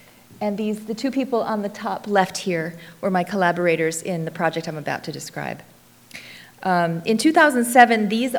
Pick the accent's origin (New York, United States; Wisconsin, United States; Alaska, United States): New York, United States; New York City; even though I'm a New Yorker.